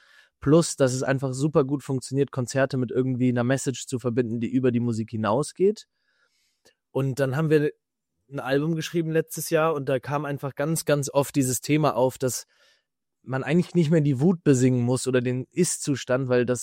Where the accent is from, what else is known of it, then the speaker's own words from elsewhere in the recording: Hamburg, Germany; ich komme aus Hamburg, ich bin Singer, Songwriter